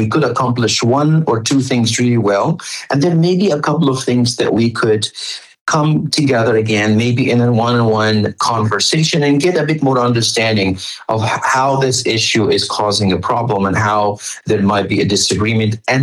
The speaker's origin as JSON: {"language": "English", "country": "Egypt", "said": "I started my work as an English language teacher back in Egypt, where I come from."}